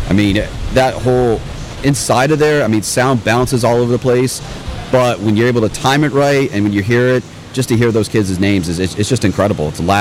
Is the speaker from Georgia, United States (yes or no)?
no; Seminole, Florida, United States; Yeah, I was born and raised in Seminole, yeah. My mom, she's from this area.